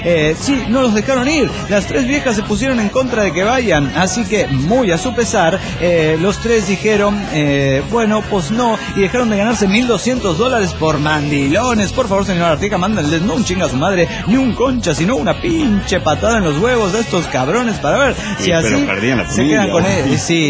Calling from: Guatemala; de Guatemala.

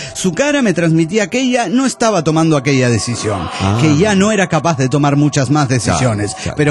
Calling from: Cabo San Lucas, Baja California Sur, Mexico; Hola, ¿qué tal, amigo? … de Cabo San Lucas, México.

